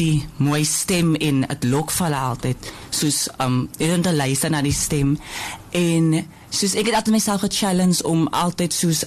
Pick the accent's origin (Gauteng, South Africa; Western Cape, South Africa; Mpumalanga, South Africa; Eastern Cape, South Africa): Western Cape, South Africa; Wellington; born there; Ek is oorspronkelijk gebore in Wellington.